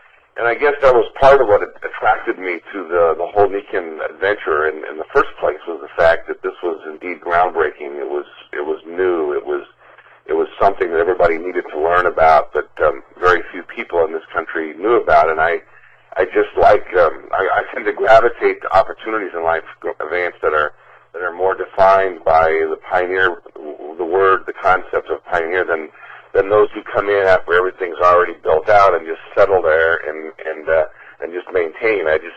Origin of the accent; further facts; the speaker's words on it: Alaska, United States; born there; I was born in Alaska. My mom and dad were missionaries